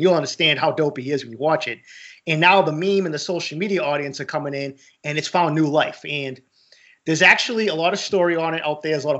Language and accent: English; Boston, Massachusetts, United States; I always tell people I am so thankful, not just being born and raised in Boston, but being an East Coast guy.